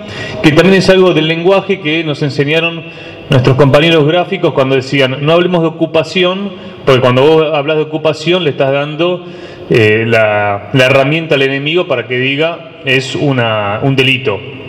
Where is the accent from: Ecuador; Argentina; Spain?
Argentina; porque si no vamos a estar derrotados como pueblo argentino.